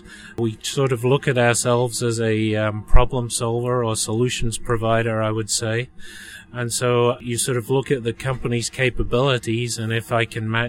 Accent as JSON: {"language": "English", "region": "England", "country": "United Kingdom", "moved": "yes", "lives_now": "United States", "said": "I'm originally from England, moved here in 1987, so 32 years in the flooring industry in the U.S."}